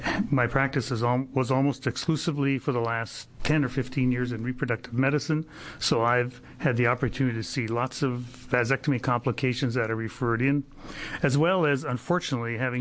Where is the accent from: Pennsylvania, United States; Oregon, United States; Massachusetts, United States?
Oregon, United States; Portland; I'm from Portland, Oregon.